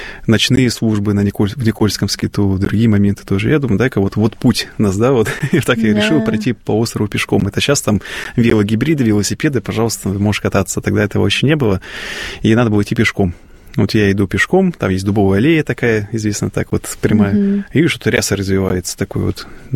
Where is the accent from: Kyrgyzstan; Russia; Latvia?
Russia; Leningrad Oblast; я родом с Ленинградской области и стал воцерковляться на Пасху, это было в 2005 году